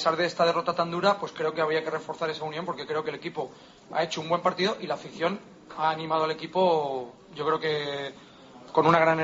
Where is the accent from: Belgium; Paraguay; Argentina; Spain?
Belgium; Tengo que decir que yo vengo de Bélgica y esto se hace todos los partidos, pierdas o ganes.